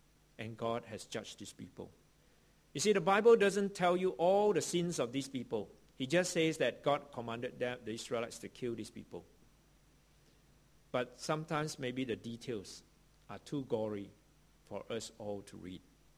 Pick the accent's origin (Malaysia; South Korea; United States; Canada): Malaysia; I come from Malaysia. And in the early years when I was in Malaysia